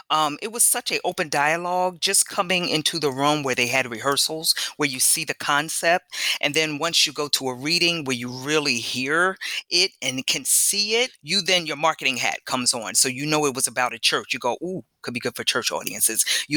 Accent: New Jersey, United States

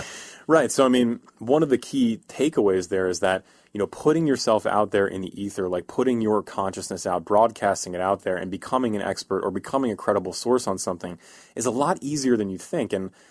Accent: East Coast, United States; Yeah, I mean, so I'm from the East Coast, and in the East Coast, we're a miserable people from the East Coast.

